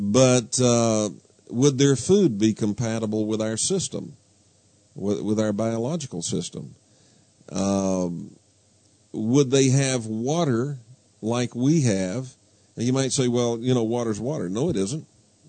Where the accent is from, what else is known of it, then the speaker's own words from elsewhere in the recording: United States; My credentials are, I am a human, I am an American, I am free, and I read.